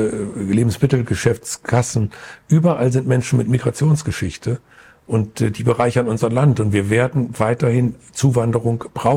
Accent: Burgwedel, Lower Saxony, Germany; In meine Heimatgemeinde Burgwedel ist eine Familie gekommen aus Afghanistan.

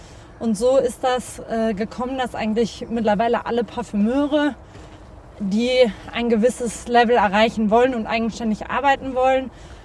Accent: Cologne, North Rhine-Westphalia, Germany; Und ich bin in Köln aufgewachsen natürlich, habe hier Chemie studiert, dann bin ich ins Ausland mal 2 Jahre

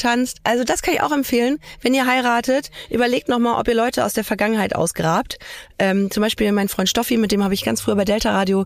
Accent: Germany; wir sind Deutsche, die kein Italienisch können, die aber eine italienische Hochzeit feiern wollen

